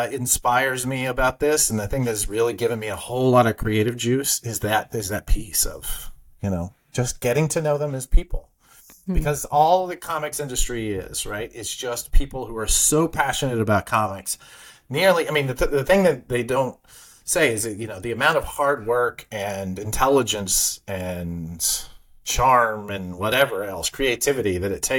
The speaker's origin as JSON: {"language": "English", "region": "Texas", "country": "United States", "also_born_or_lived": "California / New York", "lives_now": "Brooklyn, United States", "said": "I'm a kid from Texas who lived in California and then New York."}